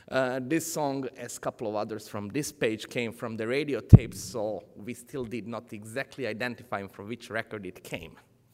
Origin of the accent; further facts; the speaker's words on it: Niš, Southern and Eastern Serbia, Serbia; which is by some chance my hometown. This is the place where I spent my youth, okay?